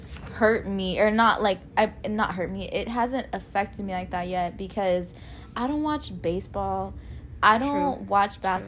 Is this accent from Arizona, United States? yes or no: yes; Salt River, Arizona, United States; I think our perspective might be different from somebody else's because we are from Salt River.